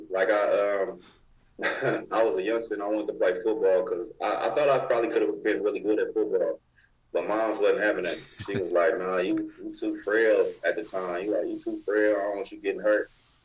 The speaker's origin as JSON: {"language": "English", "town": "Oakland", "region": "California", "country": "United States", "tie": "born or raised there", "said": "Man, I grew up in East Oakland, right off of 90th and MacArthur. But I always tell people I'm East Oakland kid to the heart, but I'm just an Oakland kid."}